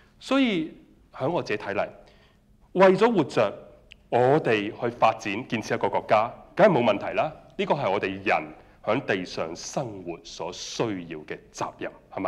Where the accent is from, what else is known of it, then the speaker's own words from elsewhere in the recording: China; 我是在中国大陆里面成长的